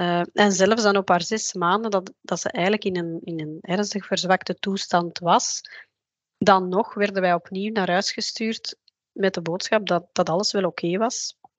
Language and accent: Dutch; Belgium; uit België.